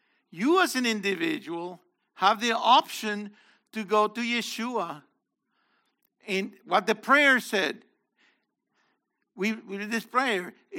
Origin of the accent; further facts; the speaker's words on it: Puerto Rico; born there; I was born here, too. I was born in Puerto Rico, which is part of the U.S.